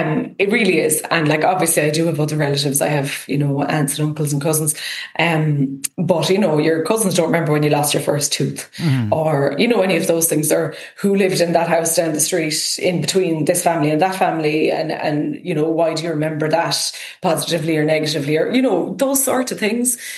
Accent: Kilfinane, Munster, Ireland; he was big into the local history of the town where I'm from Kilfinnan

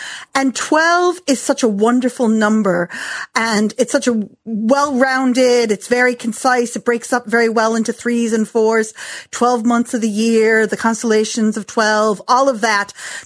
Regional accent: Chicago, Illinois, United States; Now, I grew up in Chicago. I never saw a 13th floor growing up anywhere.

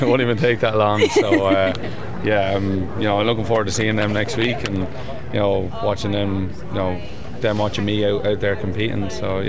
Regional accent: Leinster, Ireland; I'm patriotic, I'm Irish, but I'm, you know, Offaly as well

